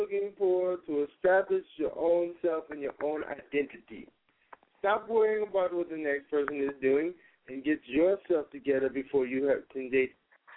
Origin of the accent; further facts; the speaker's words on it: Bangladesh; now in Texas, United States; I was living in Texas. I am originally from Bangladesh just then.